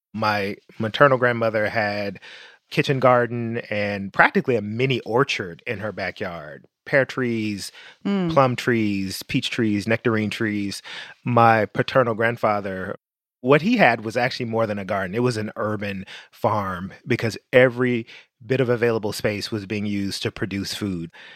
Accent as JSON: {"language": "English", "town": "Memphis", "region": "Tennessee", "country": "United States", "tie": "born or raised there", "said": "Growing up in Memphis, Tennessee, with family who had roots in rural Mississippi and Tennessee and Arkansas"}